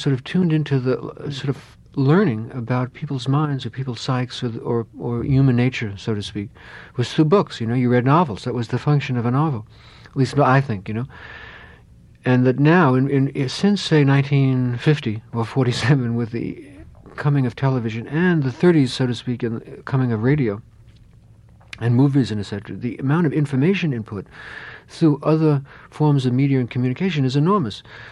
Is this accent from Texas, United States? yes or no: no; New York, United States; it was New York, you know, and I'm from New York, one knew Frank O'Hara and John Ashbery and Kenneth Koch